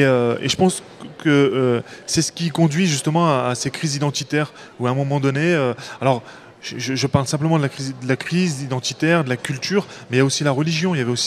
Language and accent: French; France; C'est-à-dire que j'ai beau être français, j'étais même en équipe de France, donc je suis français dans l'âme, dans le rêve, dans le parler